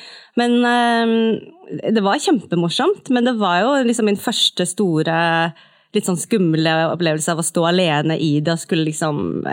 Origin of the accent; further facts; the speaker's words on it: Tromsø, Troms, Norway; also born or lived in Seoul, South Korea; jeg vokste opp I Tromsø, født I Sør-Korea, Seoul, adoptert, som de fleste fra Korea, tror jeg, som vokste opp I Tromsø.